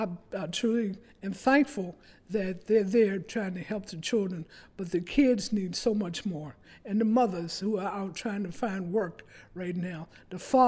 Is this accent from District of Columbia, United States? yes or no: yes; Washington, District of Columbia, United States; born there; I was born in Washington, D.C.